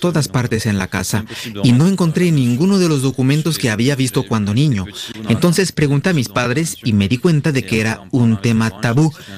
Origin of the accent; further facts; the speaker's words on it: Punta Arenas, Magallanes, Chile; born there; Solo sé que nací en Punta Arenas.